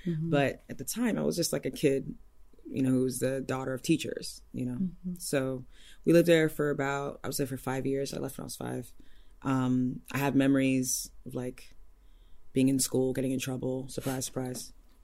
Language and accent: English; Ife, Osun, Nigeria; born there; I was born in Ife, Nigeria. My parents went to, or they met in the university there. So there's no familial ties to Ife. My father is from southwest Nigeria